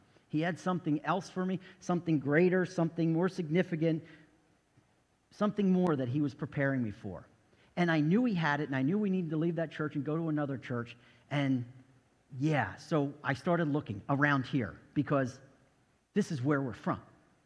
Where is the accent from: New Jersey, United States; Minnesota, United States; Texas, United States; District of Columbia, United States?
New Jersey, United States; New Jersey at a church I had known about that my sister and brother-in-law helped plant that's in my hometown